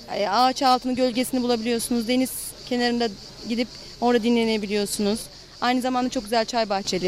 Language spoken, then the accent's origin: Turkish; Abana, Kastamonu, Turkey; Biz küçüklüğümüzden beri her yıl Abana'ya geliyoruz. Ben hem buralıyım.